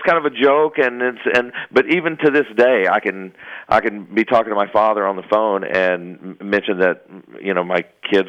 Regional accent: North Carolina, United States; I grew up in North Carolina, and my father would say a certain thing to me

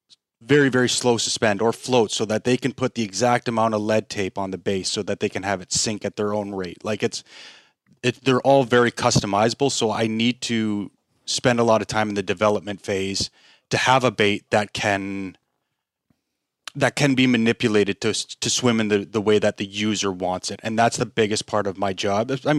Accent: Canada; I'm from Canada.

